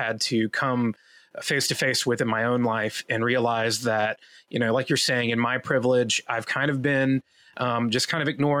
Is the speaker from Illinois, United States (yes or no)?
no; Georgia, United States; my heart just broke for my home state and for his family